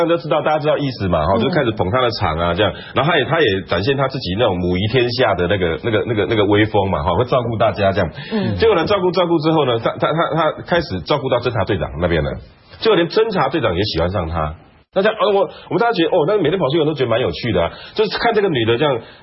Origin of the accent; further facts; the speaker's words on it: Tucheng, New Taipei, Taiwan; 因为土城是我家乡嘛